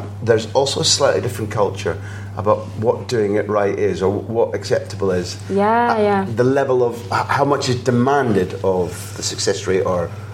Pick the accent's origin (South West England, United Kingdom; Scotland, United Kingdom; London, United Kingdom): Scotland, United Kingdom; And sadly, as a Scot, I have to admit that you got the better of Fiorentina